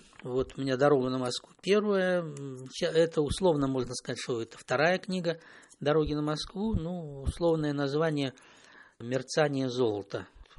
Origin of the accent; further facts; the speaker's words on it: Navahrudak, Grodno Region, Belarus; also born or lived in Hantsavichy / Rechytsa; я родился в Ганцевиче, да, в Брестской, но, тем не менее, я жил-то в других местах Беларуси. Я учился с 4 по 8 класс в Речице, это на Днепре, а школу кончал в Новогрудке